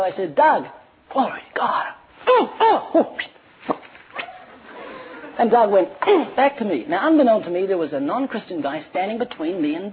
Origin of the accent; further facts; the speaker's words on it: New Zealand; now in Australia; I've got a friend, he lives in Australia. I'm from New Zealand. But he lives in Australia now